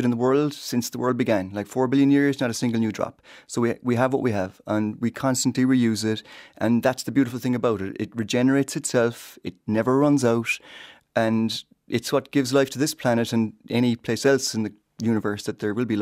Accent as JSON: {"language": "English", "town": "East Ferry", "region": "Munster", "country": "Ireland", "tie": "born or raised there", "said": "I grew up outside Middleton, near the water, a place called East Ferry."}